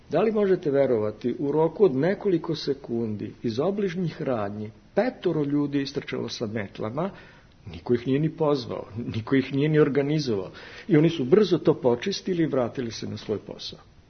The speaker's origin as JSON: {"language": "Serbian", "region": "Vojvodina", "country": "Serbia", "said": "baš kod nas u Vojvodini laka, vid Kineze, kaže, kako su se uzdigli"}